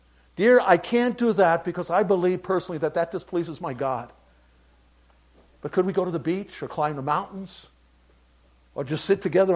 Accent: New York City, New York, United States; I'm from New York City.

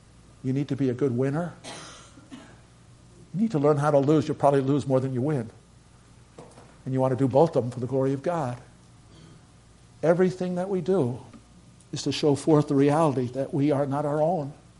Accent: Brooklyn, New York, United States; Growing up in the Norwegian church in Brooklyn, remember my father, the cook.

